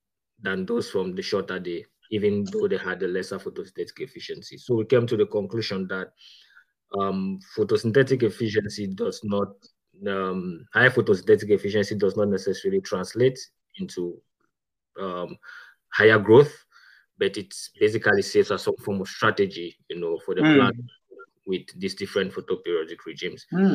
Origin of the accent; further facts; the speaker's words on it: Cameroon; I come from Cameroon, Central Africa, to be precise. And I had my bachelor at the University of Oya back in my country.